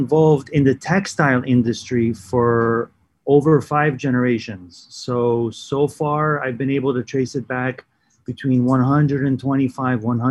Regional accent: New York, United States; also born or lived in Lebanon; Yes, I was born in Lebanon and I moved to New York when I was, I think, 5 years old or something like that.

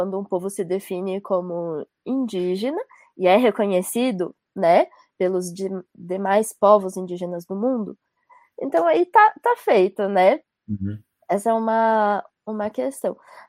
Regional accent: Brazil; Por eu ter nascido e crescido no Brasil, eu acho que para mim foi um pouco mais difícil de ter essa percepção de mim e do meu povo como indígena, né?

